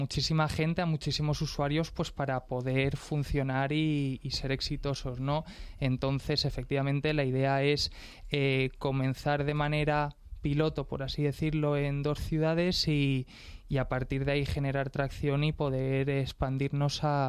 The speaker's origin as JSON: {"language": "Spanish", "town": "Madrid", "region": "Community of Madrid", "country": "Spain", "said": "Sí, soy madrileño."}